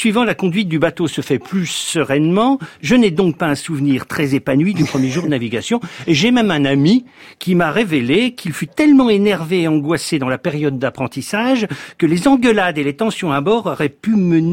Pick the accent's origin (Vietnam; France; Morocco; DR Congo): France; Brittany; Alors, je suis breton, donc le canal de Nantes à Brest